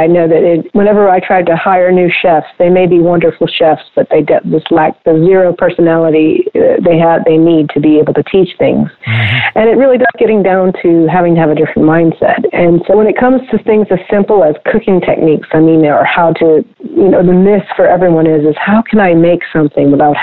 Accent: Houma, Louisiana, United States; also born or lived in New Orleans; I was born in New Orleans, but I definitely grew up in a smaller town just outside of there called Houma.

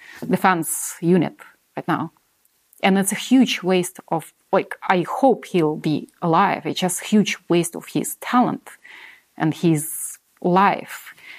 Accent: Ukraine; English is a second language; when I grew up in Soviet Ukraine

